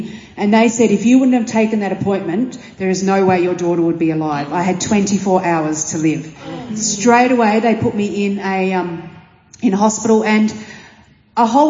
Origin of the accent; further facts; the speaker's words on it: South Australia, Australia; born there; I was born in South Australia, so 40 minutes from Adelaide.